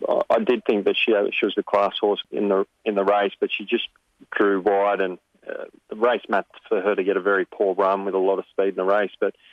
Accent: Sydney, New South Wales, Australia; I grew up in Western Sydney, actually, at Brent Zarafa, where he grew up as well.

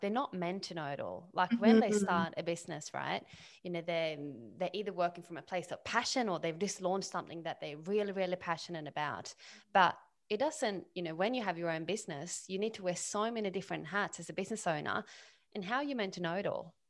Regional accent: Sweden; moved away as an adult; now in Australia; So I'm from Sweden. I moved to Australia 11 years ago. Didn't plan to stay here, but you know, here I am 11 years later, which is amazing.

